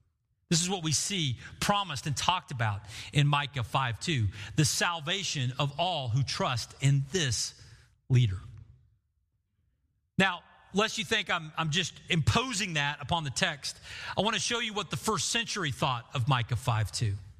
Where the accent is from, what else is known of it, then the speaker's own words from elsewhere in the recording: Bartlesville, Oklahoma, United States; I mean, I grew up in Bartlesville.